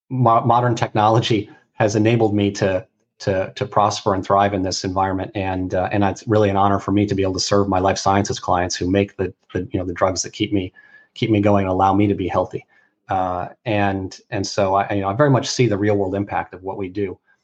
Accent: Chicago, Illinois, United States; partly because I'm from Chicago, being a Cubs fan

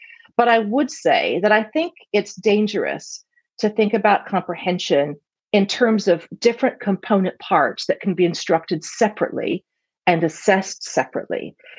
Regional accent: United States; now in United Kingdom; And of course, for Americans, and I'm American, that's easy, right?

